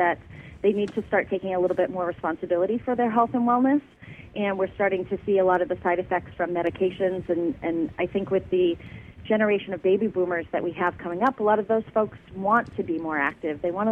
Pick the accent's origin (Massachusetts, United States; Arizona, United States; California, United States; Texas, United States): Massachusetts, United States; I grew up in Massachusetts, but I was very familiar with the area, the Wells Beach area.